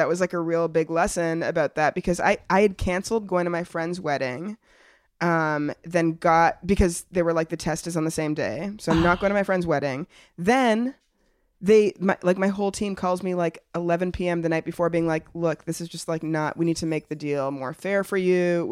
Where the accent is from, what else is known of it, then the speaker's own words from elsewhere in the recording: Toronto, Ontario, Canada; I grew up in Toronto